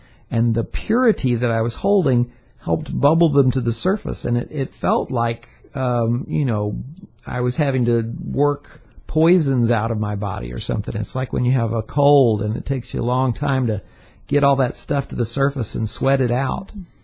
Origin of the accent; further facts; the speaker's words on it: Atlanta, Georgia, United States; I grew up in Atlanta, and I had somewhere in the back of my mind thought, oh, I'm eventually going to get one of those big old houses in the Druid Hills area